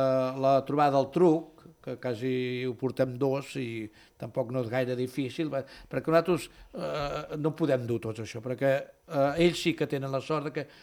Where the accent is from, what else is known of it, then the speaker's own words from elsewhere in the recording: Sant Pol de Mar, Catalonia, Spain; jo sóc de Sant Pol, però de tota la vida que hi som